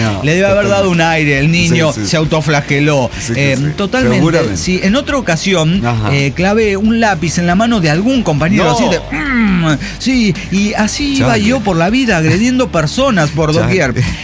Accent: Villa Mercedes, San Luis, Argentina; Hace 14 años que los escucho. Soy de Villa Mercedes, San Luis, Argentina.

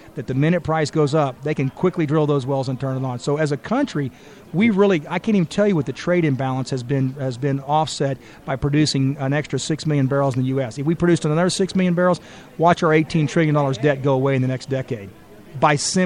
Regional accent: Texas, United States; I'm from Texas, and I want to be able to charge them $145 a barrel because they don't want to.

